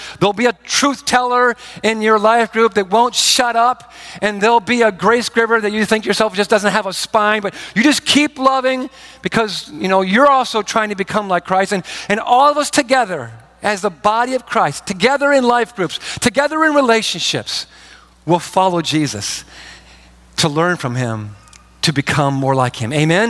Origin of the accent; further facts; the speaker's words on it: Michigan, United States; even though I grew up in Michigan for a while, I'm an Ohio State Buckeye.